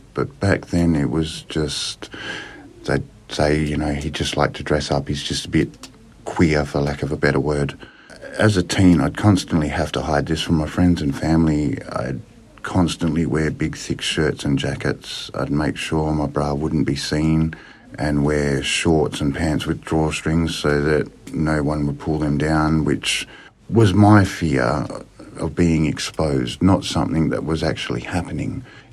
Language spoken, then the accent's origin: English; Kalgoorlie, Western Australia, Australia; I grew up in Kalgoorlie with two younger brothers and one sister. When we were 10 years old, we moved to Perth, which was a real big culture shock, moving from a small Kalgoorlie country at the time to a larger city.